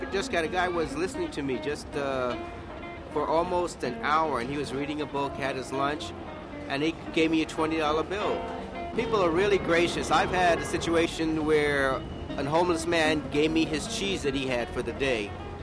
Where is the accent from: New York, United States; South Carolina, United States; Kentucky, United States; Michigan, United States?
New York, United States; born there; I was born here in New York. I was born in the Bronx.